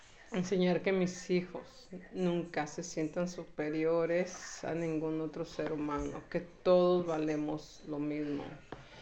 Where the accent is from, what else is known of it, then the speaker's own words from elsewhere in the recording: Mexico; moved away; No, mi país de origen es México.